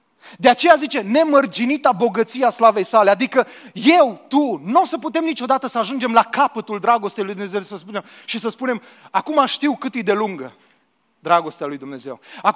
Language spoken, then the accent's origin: Romanian; Romania; Am crescut la Dunăre